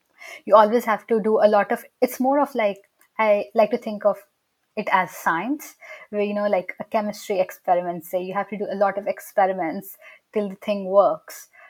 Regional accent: Chandigarh, India; So in India, I grew up in a place called Chandigarh, which is the capital of the states Punjab and Haryana. Like both the states share the capital city, and then it's located in the foothills of Himalayas. So it's a very pretty town, I would say. It's not super big, but yeah, it's growing.

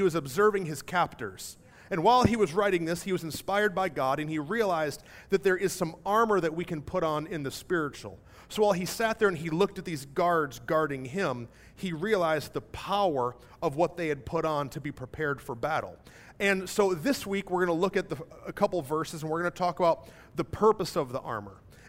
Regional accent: Michigan, United States; I grew up in Michigan.

